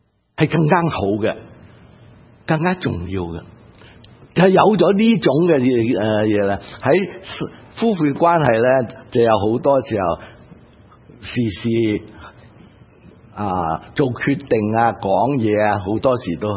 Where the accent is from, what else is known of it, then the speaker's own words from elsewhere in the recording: Guangdong, China; 神问广东话，我们广东人就知道我爱那些